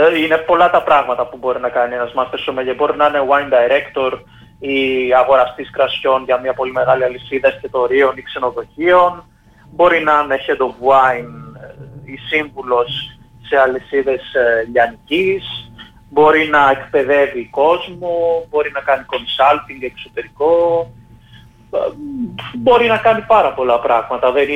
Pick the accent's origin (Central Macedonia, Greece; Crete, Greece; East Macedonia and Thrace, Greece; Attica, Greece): Attica, Greece; Glyfada; also born or lived in Palaio Faliro; Μετά μετακόμισα στη Γλυφάδα, στα νότια προάστια δηλαδή της Αττικής παρέμεινα, όπου και πήγα σχολείο, μεγάλωσα, ουσιαστικά εκεί έμεινα. Και τώρα στα 40 μου ουσιαστικά έχω γυρίσει στο σπίτι το οποίο μεγάλωσα μικρός στα 5 μου πρώτα χρόνια, όπου μένω πάλι ξανά στο Παλιό Πάλιρο ουσιαστικά.